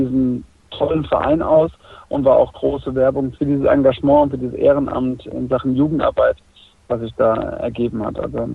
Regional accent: Obernburg, Bavaria, Germany; komme ja vom Untermain. Traditionsverein TV Großwallstadt ist für alle ein Begriff. TuS Obernburg ist der Nachbarverein, da wo ich herkomme.

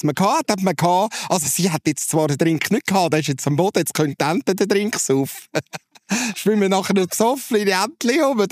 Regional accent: Zurich, Switzerland; Ein Urzürcher. Aufgewachsen in dem Zürich. 33 Jahre bei der VBZ Tram gefahren, alles. Die Lehre gemacht in Zürich, alles.

